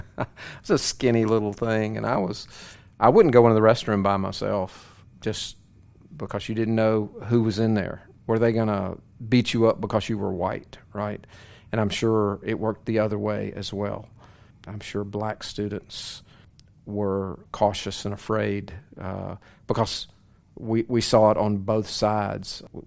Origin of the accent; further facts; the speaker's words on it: the South, United States; I grew up in the South.